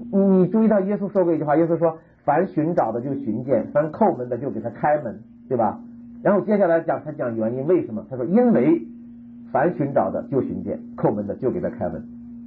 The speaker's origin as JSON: {"language": "Chinese", "country": "China", "said": "我们中国人"}